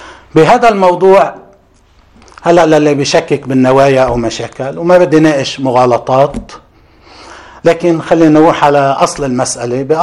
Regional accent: Lebanon; لكن هذا النائب الجهبذ عندنا في لبنان

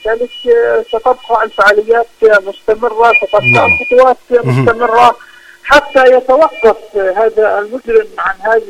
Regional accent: Palestine; نحن فلسطينيين

